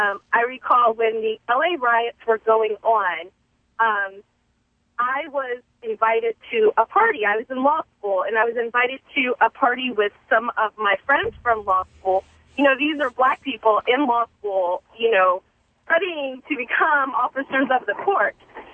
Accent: Maryland, United States; I grew up in Baltimore County in a very racially mixed area, and I'm African American.

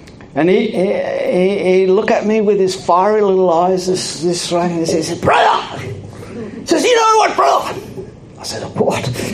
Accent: Canberra, Australian Capital Territory, Australia; It's because I was brought up in Canberra. I'm a Canberraite.

